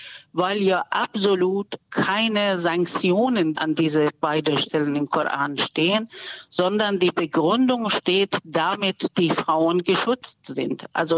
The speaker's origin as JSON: {"language": "German", "country": "Iran", "second_language": "German", "moved": "yes", "lives_now": "Germany", "said": "weil ich ja auch als Iranerin aus dem Iran kam"}